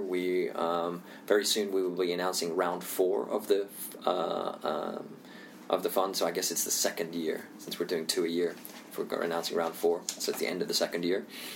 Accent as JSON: {"language": "English", "country": "India", "also_born_or_lived": "Indonesia", "said": "I'm Indian, I also grew up in Indonesia"}